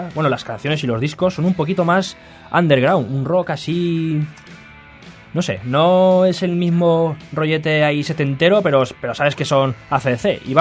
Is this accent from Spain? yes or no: yes; Spain; Te contaré una pequeña anécdota para que veas cómo somos los españoles, ¿vale?